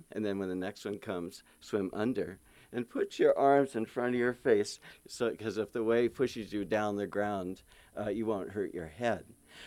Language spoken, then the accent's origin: English; California, United States; but I grew up in the Sacramento Valley, far from the ocean.